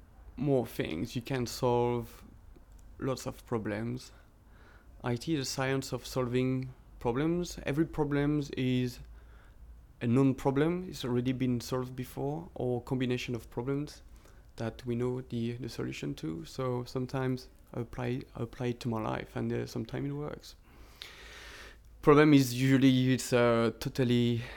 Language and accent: English; Brittany, France; moved away as an adult; now in London, United Kingdom; I come from France, from Brittany, and I'm 32.